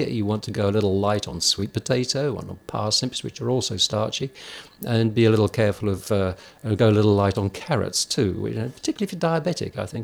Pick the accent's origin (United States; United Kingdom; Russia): United Kingdom; I'm British, but I've spent most of my life almost everywhere else in the world.